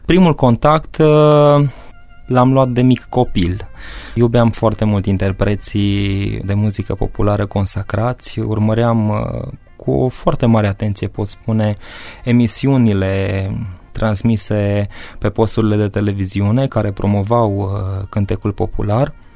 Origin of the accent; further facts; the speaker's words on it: Brănișca, Hunedoara County, Romania; vin de pe meleaguri hunedorene. Obârșia mea se trage din comuna Brănișca. Acolo au copilărit străbunicii mei, bunicii mei, părinții mei. Este o comună situată pe Valea Mureșului.